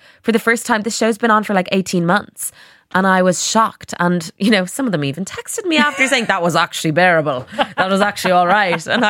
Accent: Ireland; now in London, United Kingdom; being an Irish person in London

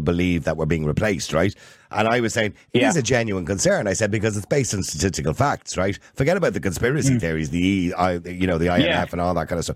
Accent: Ireland; Do you believe we have a right as Irish people to protect our culture, our heritage, our traditions, our identity?

